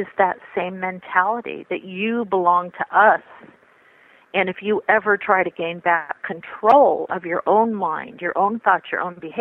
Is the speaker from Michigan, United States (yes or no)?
no; New York, United States; Yeah, and it's funny because I was raised Roman Catholic too. I grew up in New York, Italian, you know.